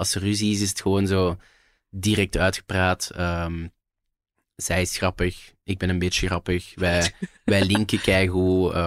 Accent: Overijse, Flanders, Belgium; now in Hoeilaart, Belgium; Ik ben heel fier om van Overijssel te zijn. Ik woon nu in Hoelaert, dat is eigenlijk net naast Overijssel.

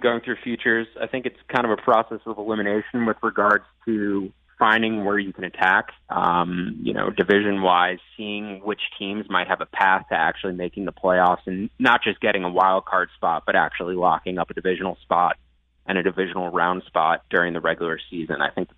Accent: New York, United States; I'm a New Yorker myself

